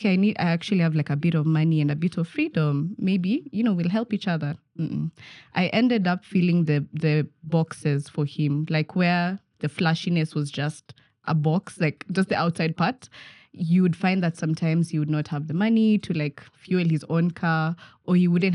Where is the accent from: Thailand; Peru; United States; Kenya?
Kenya; Kitale, Trans-Nzoia County; also born or lived in Nairobi; So I grew up in Kitale, such a small town. But then with uni, I had to move to Nairobi.